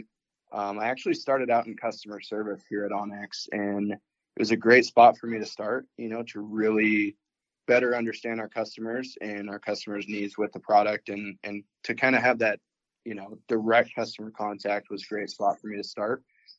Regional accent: Montana, United States; I was born and raised here in Montana, fortunate enough to grow up in Montana.

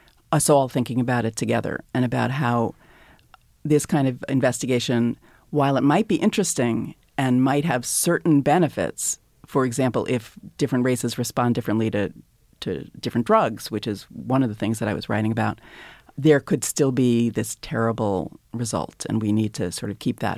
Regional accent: Takoma Park, Maryland, United States; And I wasn't even from Baltimore. I was from Tacoma Park, Maryland, but that's okay.

